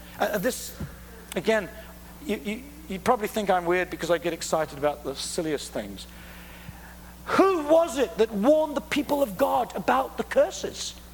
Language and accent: English; Scotland, United Kingdom; You know, I'm Scottish so deep back into the darkest corners of the glens.